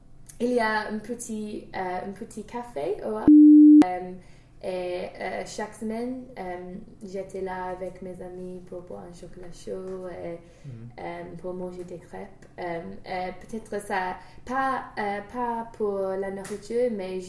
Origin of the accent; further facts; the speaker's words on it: South East England, United Kingdom; French is a second language; il y a des jumelles qui viennent de Kent et moi je viens de Kent aussi.